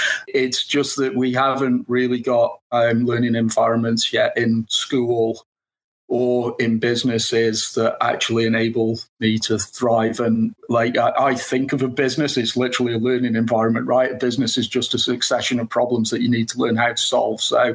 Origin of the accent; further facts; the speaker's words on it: Stoke, West Midlands, United Kingdom; now in Auckland, New Zealand; I'm from Stoke in the UK originally. I now live in New Zealand in Auckland with my partner, Amanda